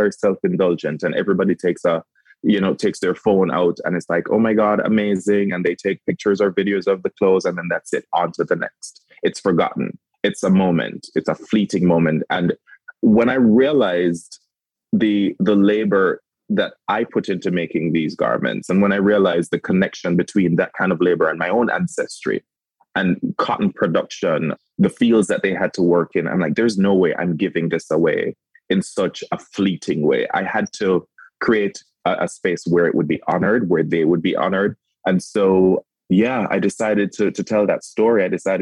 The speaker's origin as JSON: {"language": "English", "country": "Jamaica", "said": "you know, she told me, of course, me being Jamaican, I wasn't, there's a lot about African-American history and just American history that I was still new to me."}